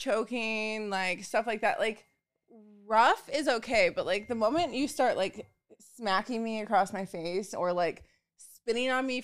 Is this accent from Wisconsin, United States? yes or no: yes; Wisconsin, United States; I'm from Wisconsin, and I hear, like, so many of my friends back home talk about the shit that they do.